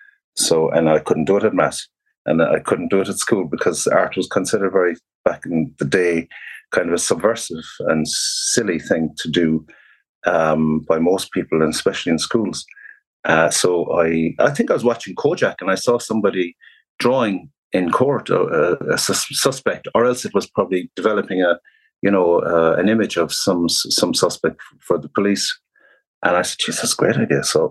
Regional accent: Tralee, County Kerry, Ireland; I'm a Kerry man, a Tralee man.

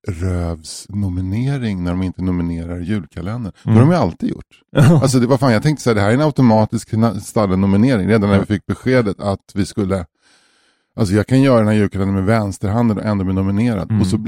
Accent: Bromma, Stockholm County, Sweden; born there; Jag är ju född i Bromma.

